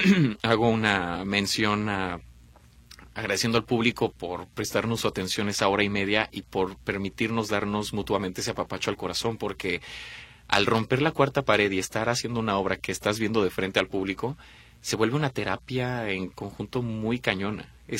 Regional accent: Guadalajara, Jalisco, Mexico; Llegamos a Guadalajara, sí, por fin llegamos a Guadalajara, a mi tierra

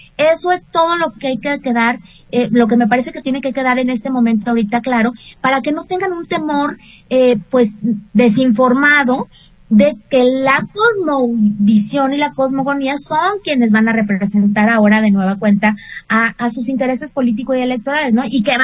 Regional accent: Mexico; en este crisol que conformamos como mexicanas y como mexicanos

